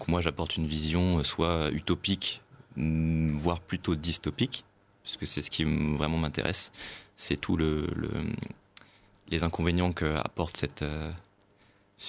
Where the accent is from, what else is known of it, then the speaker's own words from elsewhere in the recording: France; Oui, parce que du coup je suis français.